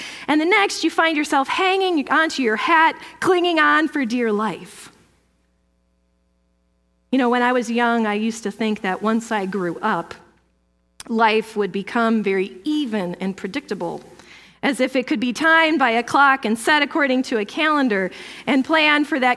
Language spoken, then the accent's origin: English; New York, United States; Now, where I grew up in Western New York, spring is an actual season.